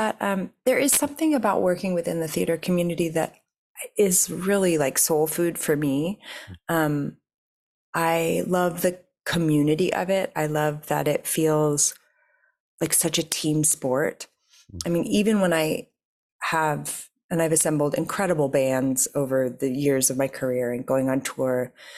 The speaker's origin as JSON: {"language": "English", "region": "New York", "country": "United States", "said": "And I am a New Yorker. I love being in New York."}